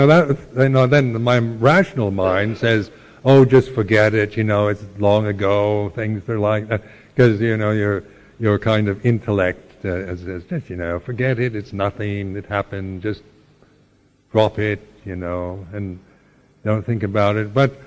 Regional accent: Seattle, Washington, United States; being born in on the West Coast, nice place like Seattle, you know, a pleasant enough place to live and grow up

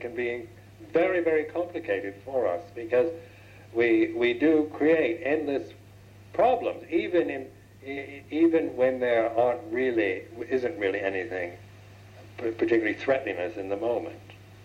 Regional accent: United States; born there; Say, I am a Buddhist monk. I was born in the United States. I am abbot of Amravati.

